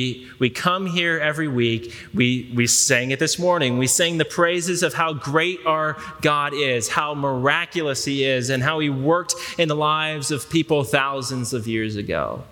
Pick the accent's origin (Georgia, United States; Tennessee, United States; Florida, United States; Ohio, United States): Ohio, United States; Cincinnati; To say, in fact, if, in my hometown of Cincinnati, that jersey, that team was a laughingstock.